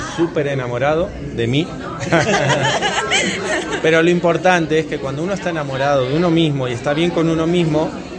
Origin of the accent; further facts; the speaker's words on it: Buenos Aires, Argentina; born there; Nací en Buenos Aires y la verdad nunca me dediqué a los medios, pero de chiquito me empecé a modelar.